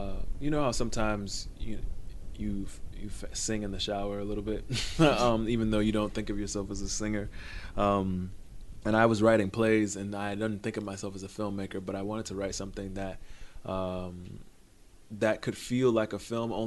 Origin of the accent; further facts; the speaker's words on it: Miami, Florida, United States; I sort of got down, I thought, got down as much of the feeling of growing up in Liberty City in Miami as possible, and then kind of left it.